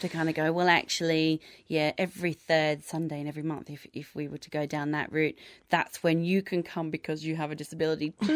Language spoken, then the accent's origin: English; Australia; I'm from Australia, everybody, and I'm blind as well